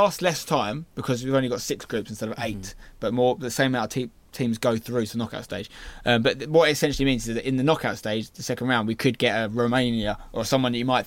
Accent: England, United Kingdom; We're all Englishmen, we're all English fans.

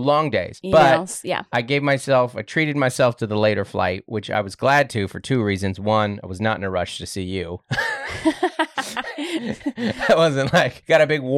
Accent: United States; I am an American. We call it soccer.

